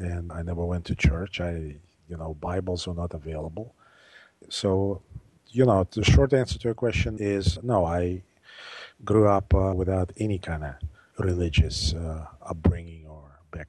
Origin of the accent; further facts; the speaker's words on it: Russia; when I was growing up in Russia